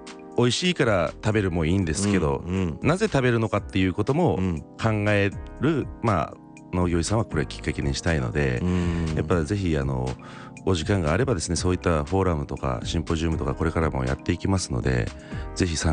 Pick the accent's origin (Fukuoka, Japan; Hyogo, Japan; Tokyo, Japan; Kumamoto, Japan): Kumamoto, Japan; 私たち熊本県民が阿蘇の恩恵を多大に受けてる